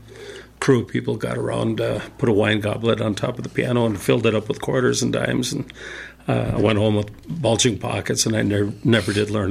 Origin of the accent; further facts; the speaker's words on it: Lutsen, Minnesota, United States; I grew up in Lutzen, K-12 here.